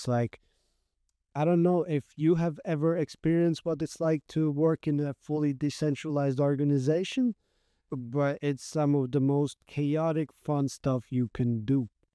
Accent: Riga, Latvia; first language Latvian; English is a second language; going to be mainly in English, but I am from Riga, Latvia, and there's some amazing people here that I also want to showcase. And those conversations most likely will be in Latvian, my native language.

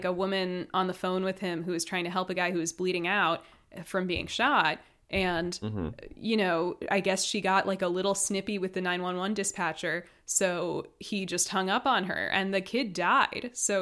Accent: Minnesota, United States; I'm a Minnesotan and it's like the one famous Minnesota movie.

